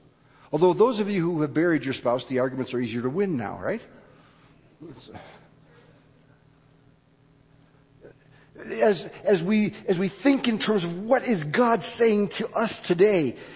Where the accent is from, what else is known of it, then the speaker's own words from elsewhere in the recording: Wheaton, Illinois, United States; I was raised in the Midwest in a town which was a dry town. It was a dry town because it was dominated by a school which was a dry school, Wheaton College.